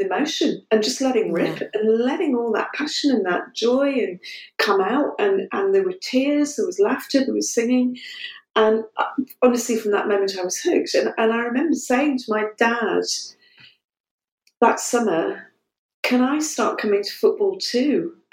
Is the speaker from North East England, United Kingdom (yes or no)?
yes; Sunderland, North East England, United Kingdom; I grew up in Sunderland. I wasn't born there, but I grew up there.